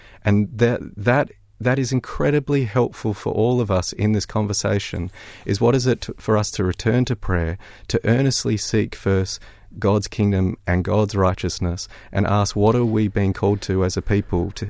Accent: Perth, Western Australia, Australia; I am from Perth, Western Australia

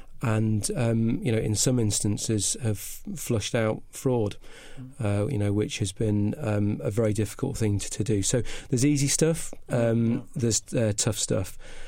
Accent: North West England, United Kingdom; accent: northern; I started off life in Cheshire, actually. That's where my mum and dad are from, so slight northern twang on my accent. But I've been migrating south ever since.

